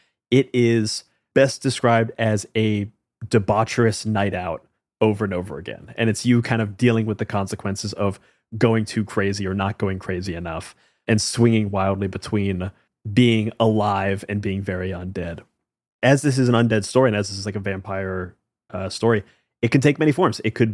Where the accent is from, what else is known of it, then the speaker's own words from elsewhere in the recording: New York, United States; I will say, you know, as a New Yorker and as a lover of all things New York, both … Dylan all living in New York